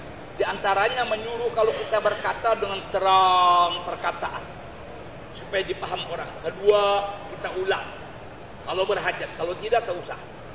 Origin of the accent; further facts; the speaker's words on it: Java, Indonesia; now in Mecca, Saudi Arabia; Di sini, di Mekah ini masyhur. Kita-kita Jawa, umumnya Indonesia, Malaysia, Patani.